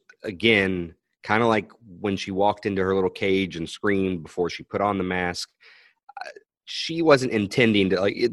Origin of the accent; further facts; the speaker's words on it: Saint Petersburg, Russia; But I grew up in Leningrad.